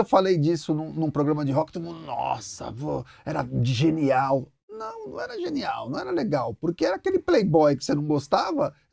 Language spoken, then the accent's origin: Portuguese; São Paulo, Brazil; sou lá do bairro do Limão.